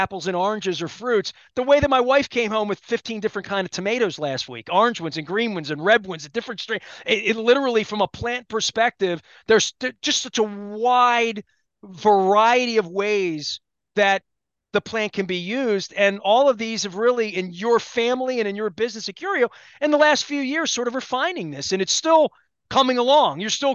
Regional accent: Dundalk, Maryland, United States; growing up in Dundalk in the 70s and 80s

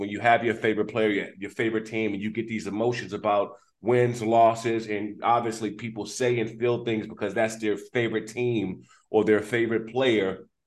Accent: Maryland, United States; Yeah, well, I grew up there in the Prince George's County area, and, we were left homeless because we lost our home during the fire.

